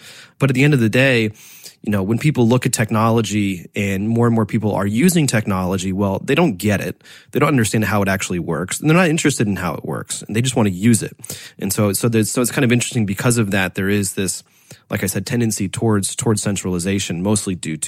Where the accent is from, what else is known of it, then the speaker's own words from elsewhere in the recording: United States; now in China; looking at the difference between my home country, the United States, and my, let's say, adopted home country, China